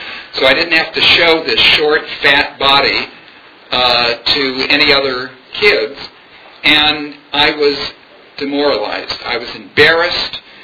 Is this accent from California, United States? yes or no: yes; Los Angeles, California, United States; I was born and raised in Los Angeles to what I consider a lower middle class Jewish family